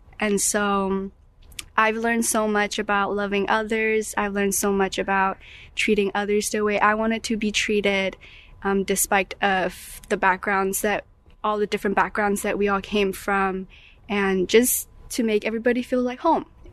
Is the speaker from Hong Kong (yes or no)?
yes; Hong Kong; English is a second language; I'm from Hong Kong. I've been grew up as a church member my whole life, but both of my parents are all converts.